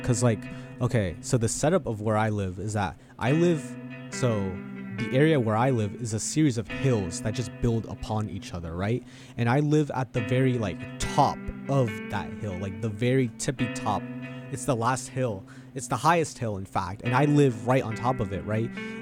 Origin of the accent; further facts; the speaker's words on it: Daly City, California, United States; I'm from the South Bay area of the Bay Area. I'm from Daly City, which is the city directly south of San Francisco.